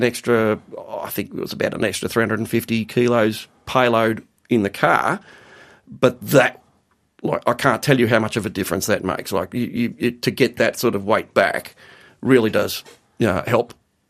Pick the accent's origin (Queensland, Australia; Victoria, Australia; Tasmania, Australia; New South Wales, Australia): Victoria, Australia; And when I explained to the police officer that I was from Victoria, he was having nothing of it.